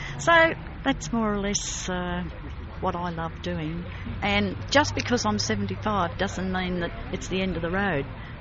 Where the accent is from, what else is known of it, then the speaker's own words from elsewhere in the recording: Bendigo, Victoria, Australia; And no one is more proud of me than being an Australian and a Bendigoni